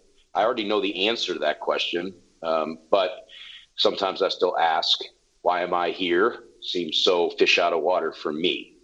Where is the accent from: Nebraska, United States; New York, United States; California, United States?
New York, United States; They clearly know that I'm a Yankee. I'm from New York and I have that type A thing.